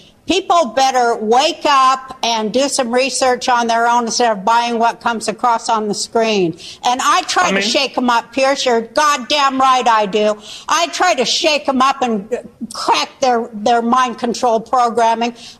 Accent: Ukraine; I'm from the Ukraine.

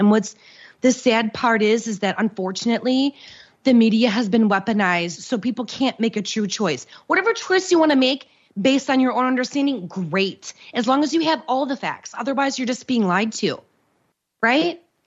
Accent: United States; As an American woman.

